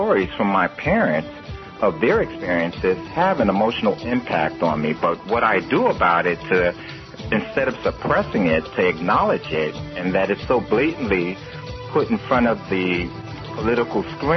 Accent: New York City, New York, United States; I'm a relocator from New York City.

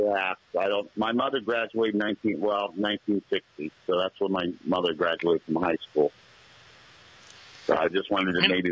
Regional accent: Urbana, Ohio, United States; Oh, so you've been to my hometown, huh?

